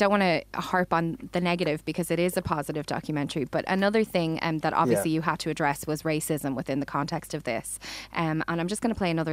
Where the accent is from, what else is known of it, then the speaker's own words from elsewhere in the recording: Ireland; as white Irish people, you know, people who are born white Irish in Ireland